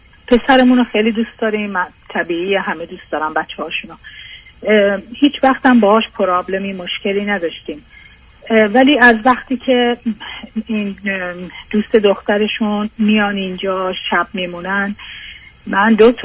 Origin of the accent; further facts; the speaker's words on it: Iran; now in United States; من بیشتر ایرانیم تا شوهرم.